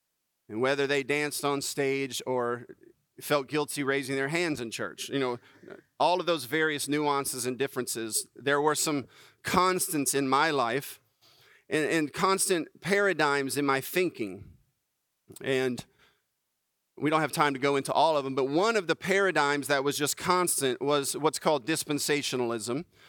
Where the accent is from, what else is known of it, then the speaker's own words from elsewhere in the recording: Breaux Bridge, Louisiana, United States; think, around the age of 9 or 10 in Brobridge, Louisiana. Not a very prominent place, but it was my hometown, growing up to about 11 or 12 years old, I believe.